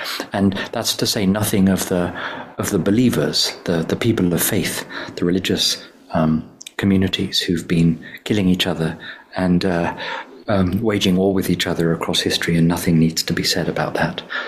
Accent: England, United Kingdom; But yeah, so I grew up in England.

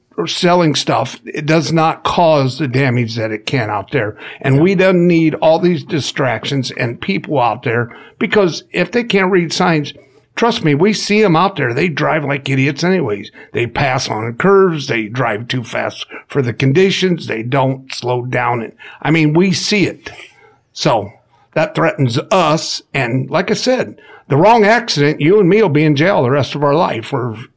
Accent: Indiana, United States; we're all from Indiana. Well, most of us are.

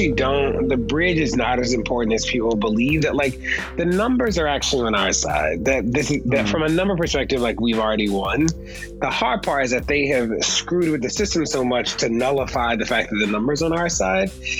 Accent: Baltimore, Maryland, United States; I think part of like where we grew up in Baltimore and the way our family was set up, I think we sort of grew up pretty quickly.

